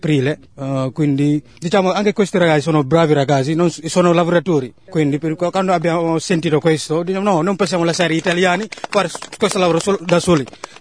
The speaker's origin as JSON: {"language": "Italian", "country": "Gambia", "second_language": "Italian", "moved": "yes", "lives_now": "Ascea, Italy", "said": "Dal Gambia."}